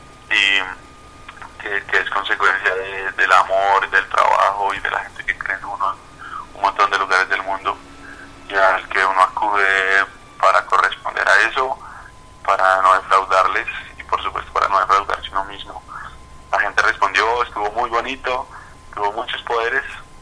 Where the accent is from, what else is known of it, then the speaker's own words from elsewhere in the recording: Bogotá, Colombia; Venimos de Bogotá, Colombia.